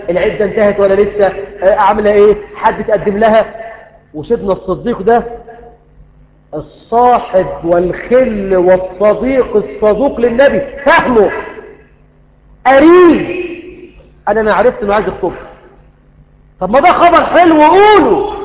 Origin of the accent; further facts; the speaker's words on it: Egypt; اسأل الله العظيم ان يجنب بلدنا مصر كل الفتن